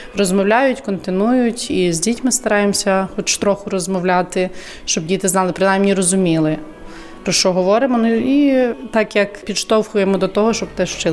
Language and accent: Ukrainian; Rivne Oblast, Ukraine; moved away as an adult; now in Łosinka, Poland; Я сама з Рівненської області. Закінчила університет в Рівному, музично-педагогічний. І 16 років тому достала запрошення до Лощинки. Так знайшлася в Лощинці.